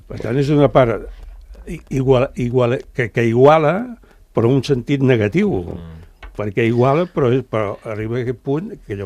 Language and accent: Catalan; Barcelona, Catalonia, Spain; jo us puc dir que a Gràcia, soc de Gràcia a Barcelona